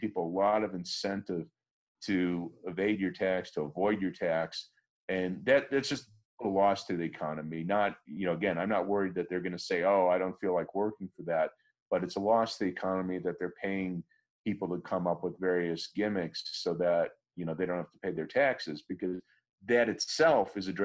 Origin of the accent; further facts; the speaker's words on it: Chicago, Illinois, United States; Yeah, well, I grew up in Chicago under the Daley machine, so I always had a sense politics was kind of corrupt